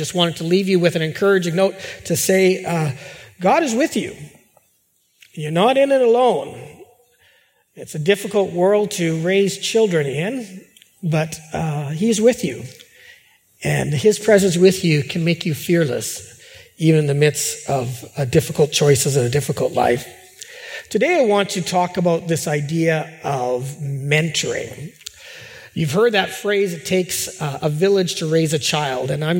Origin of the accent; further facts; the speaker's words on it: West Kelowna, British Columbia, Canada; I am a Canadian. I am a British Columbian. I'm a West Kelownaite or a West Bankite, depending on which side of the line you are on. I am a Norwegian. I am a Christian. I am an Emmanuelite.